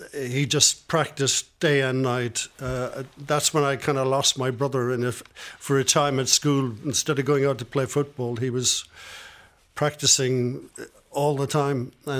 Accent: Cork, Munster, Ireland; also born or lived in Derry, United Kingdom; and then my mother from Cork. We ultimately, she took us back down to the welcoming arms of Cork.

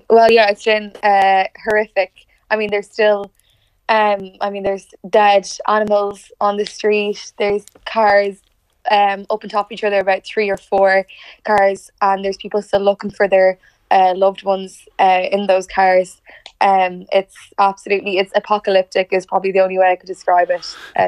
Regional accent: Ireland; now in Valencia, Spain; I'm from Ireland, but I live in Valencia.

